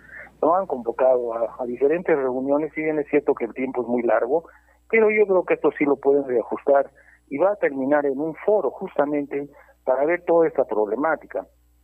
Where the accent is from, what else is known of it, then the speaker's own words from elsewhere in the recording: Moquegua, Peru; como peruanos de esta región tan importante.